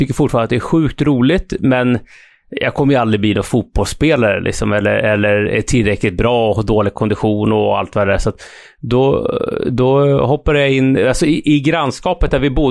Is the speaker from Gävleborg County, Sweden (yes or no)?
no; Norrtälje, Stockholm County, Sweden; Nej, men jag är uppvuxen i Norrtälje. Det är en stad som ligger ungefär 7 mil norr om Stockholm.